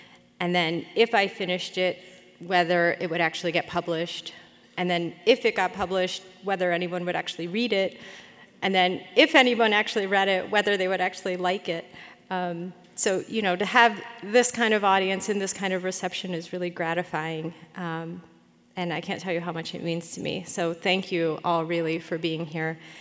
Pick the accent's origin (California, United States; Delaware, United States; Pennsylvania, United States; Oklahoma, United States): Delaware, United States; born there; I was born in Delaware, which is a state that not many people know much about.